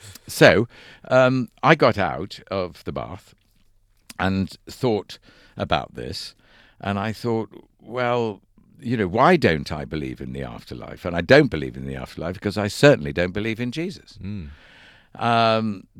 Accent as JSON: {"language": "English", "region": "England", "country": "United Kingdom", "tie": "born or raised there", "also_born_or_lived": "London", "said": "because I was born in London. I grew up in England."}